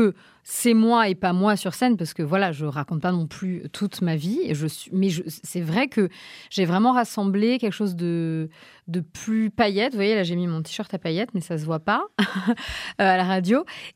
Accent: Nice, Provence-Alpes-Côte d'Azur, France; also born or lived in Rouen; je ne suis pas parisienne, je suis provinciale. Et ça aussi, je le dis dans le spectacle, en étant fière d'être provinciale, j'ai grandi à Nice et je suis née à Rouen. Vous voyez le mélange.

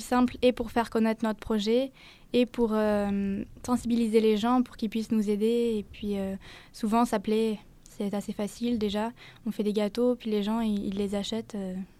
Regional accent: France

